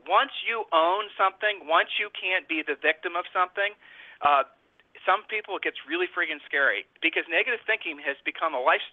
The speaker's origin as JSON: {"language": "English", "region": "Ohio", "country": "United States", "said": "We're from Ohio."}